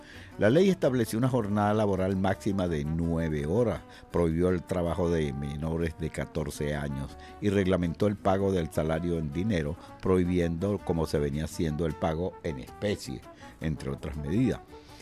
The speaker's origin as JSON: {"language": "Spanish", "town": "Valencia", "region": "Carabobo", "country": "Venezuela", "tie": "born there", "said": "de Valencia, mi tierra natal"}